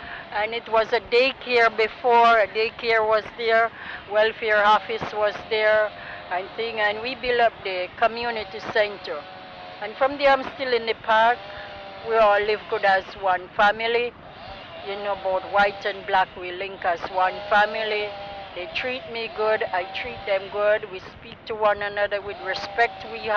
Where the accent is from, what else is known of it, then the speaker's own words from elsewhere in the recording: Jamaica; now in Canada; I'm a Jamaican. I leave from Jamaica in 72, the 6th of April, and I came to Canada at that time